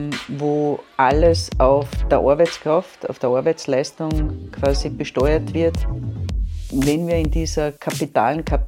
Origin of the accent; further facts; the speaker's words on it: Lower Austria, Austria; wenn ich heute als Niederösterreicherin wirklich für die Operation eine Spitzenleistung haben möchte